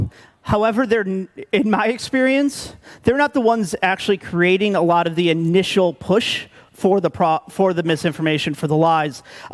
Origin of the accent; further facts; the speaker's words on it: United States; as an American, our standards of free speech are very different than in a lot of Europe.